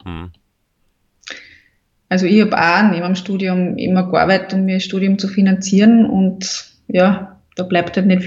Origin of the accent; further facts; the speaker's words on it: Austria; diese duale Ausbildung, wie es bei uns in Österreich ist, wirklich super finde